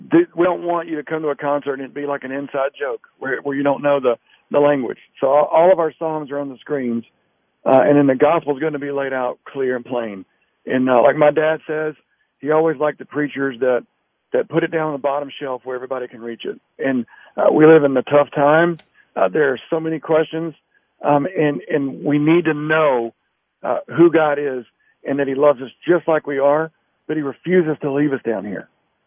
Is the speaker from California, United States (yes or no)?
no; Daytona, Florida, United States; now in Atlanta, United States; I'm from Daytona, but I live in South Atlanta now.